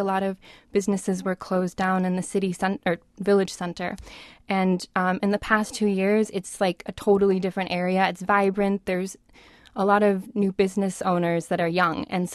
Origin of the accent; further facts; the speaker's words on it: Sister Bay, Wisconsin, United States; moved away as an adult; I grew up in Sister Bay, Wisconsin, which has a population of 800 people. So I really wanted to try something new and have new experiences. So I left at 18 after graduating